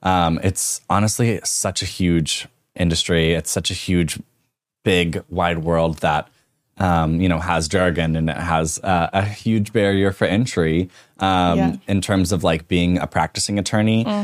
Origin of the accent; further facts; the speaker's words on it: Tulsa, Oklahoma, United States; I grew up here in Tulsa and you grew up in BA.